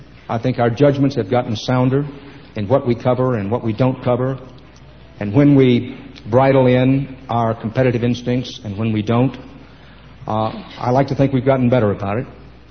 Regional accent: Texas, United States

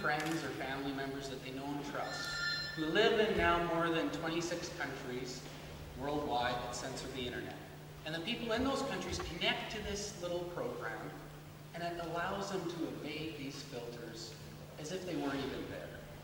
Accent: Canada; I'm a Canadian.

